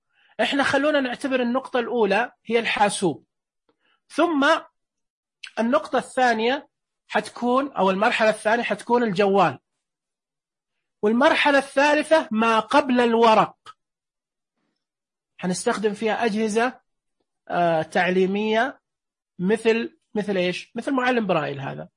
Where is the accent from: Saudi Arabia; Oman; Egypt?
Saudi Arabia; العيش في الخليج، الرز عندنا في السعودية، تمن في العراق